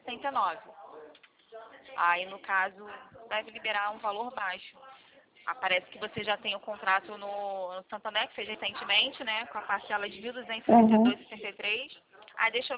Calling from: Rio de Janeiro, Brazil; Eu falo daqui do Rio.

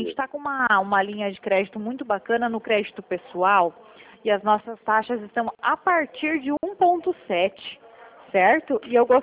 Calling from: Paraná, Brazil; É, o meu sotaque é diferente, né? Eu tô aqui no Paraná.

